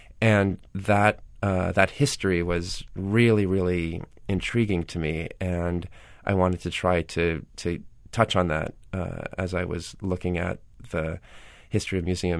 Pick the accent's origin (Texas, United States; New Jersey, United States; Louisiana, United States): New Jersey, United States; also born or lived in New York City, United States; My parents, we were raised in New Jersey. My parents hated New York.